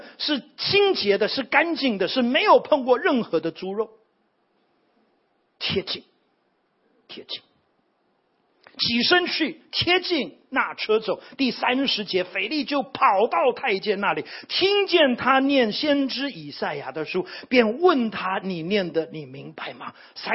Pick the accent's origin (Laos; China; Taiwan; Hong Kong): Taiwan; Pingtung, Pingtung County; born there; 我是在屏东出生的，那时候我的父母亲在高雄，在圣光服事。